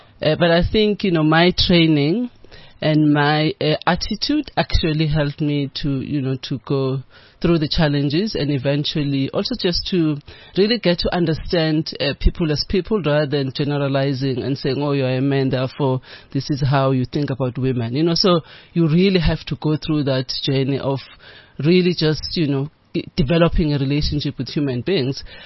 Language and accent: English; KwaZulu-Natal, South Africa; I grew up in KwaZulu-Natal. I was born there. And my parents were in business. You know, they ran a small shop in the community.